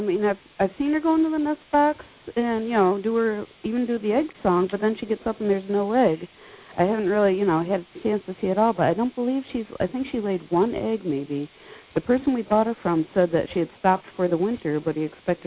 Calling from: Maine, United States; I'm calling from Maine.

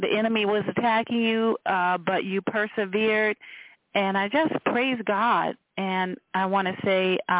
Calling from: Washington, District of Columbia, United States; I am from Washington, D.C.

